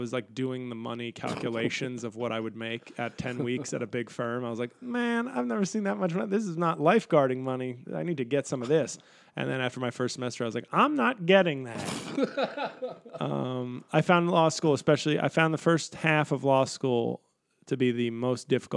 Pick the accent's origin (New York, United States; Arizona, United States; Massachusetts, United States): New York, United States; I was going to law school in Washington, D.C., and I'm from New York.